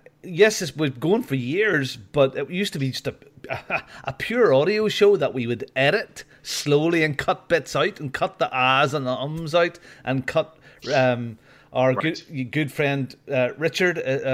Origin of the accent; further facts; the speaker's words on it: Mexico; We went to see Coco. And it was like a documentary about life in my hometown. And all about Mexico and the Day of the Dead.